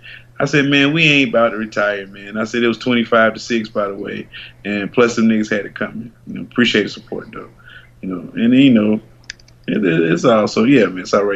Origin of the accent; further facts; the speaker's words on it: North Carolina, United States; now in Florida, United States; Oh, NC, baby.